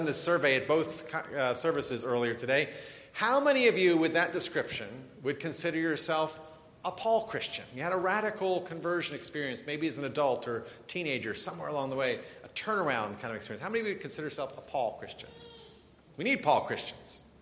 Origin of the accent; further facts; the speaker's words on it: Pennsylvania, United States; We grew up outside of the Philadelphia area together